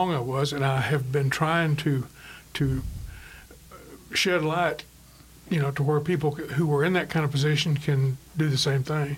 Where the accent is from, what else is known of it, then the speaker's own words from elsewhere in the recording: Texas, United States; also born or lived in Oklahoma; I'm 75 years old. I grew up in Texas and Oklahoma in the 40s and 50s.